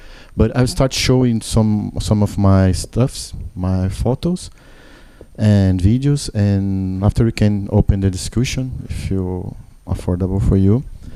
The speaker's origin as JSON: {"language": "English", "country": "Brazil", "second_language": "English", "said": "I'm from Brazil."}